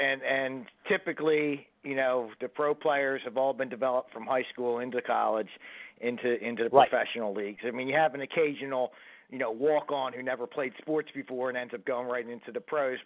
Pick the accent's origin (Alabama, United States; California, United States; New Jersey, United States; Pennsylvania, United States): New Jersey, United States; And I can say that because I grew up in Jersey.